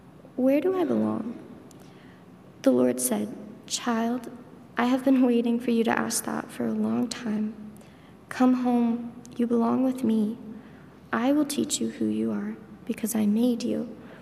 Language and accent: English; Denver, Colorado, United States; born there; I was born in Denver, Colorado.